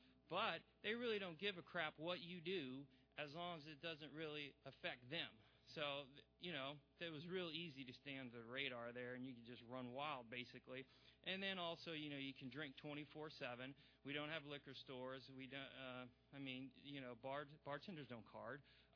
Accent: New Orleans, Louisiana, United States; growing up in New Orleans is it's a rough place, you know

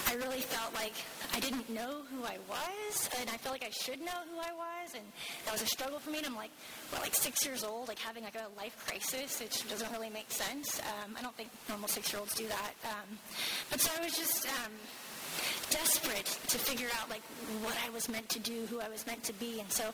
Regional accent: Dallas, Texas, United States; born there; I was born in Dallas, Texas, and born to an alcoholic family

